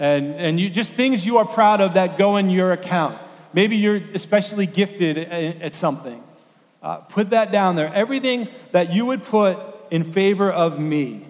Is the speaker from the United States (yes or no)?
yes; New York City, New York, United States; I'm from New York City, so that's like my claim to fame